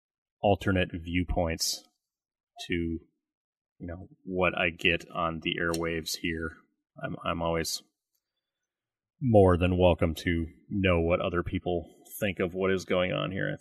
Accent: Scotland, United Kingdom; I mean, I got the mix. I'm Scottish and Irish.

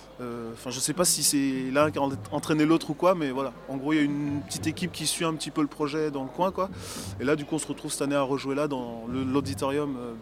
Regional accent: Rennes, Brittany, France; on est de Rennais, on a comme on est tous dans le coin

